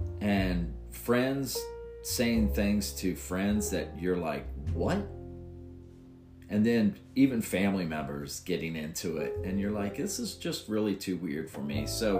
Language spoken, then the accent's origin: English; West Claremont, Indiana, United States; I've been in this area for 58 years of my life. I grew up in West Claremont. I've just never really traveled outside of Indiana and Kentucky until I, of course, joined the Navy.